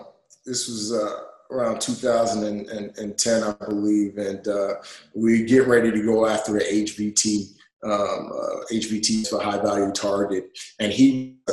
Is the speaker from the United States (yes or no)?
yes; New York City, New York, United States; Yeah. So, growing up in the Bronx, there's not a lot rec pools in the area